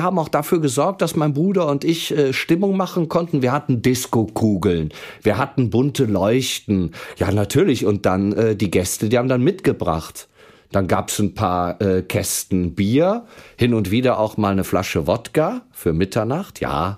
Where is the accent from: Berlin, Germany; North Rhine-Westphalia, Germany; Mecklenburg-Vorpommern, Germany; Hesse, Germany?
North Rhine-Westphalia, Germany; Hellenthal; aufgewachsen bin ich in Hellenthal. Das ist ein 3000-Seelendorf mitten in der Eifel. Da ist halt sehr viel Gegend, eine wunderschöne Gegend.